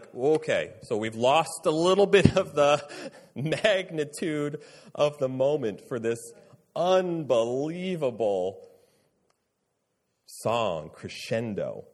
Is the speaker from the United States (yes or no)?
no; Ireland; I'm Irish, so if you're offended by that, you shouldn't be.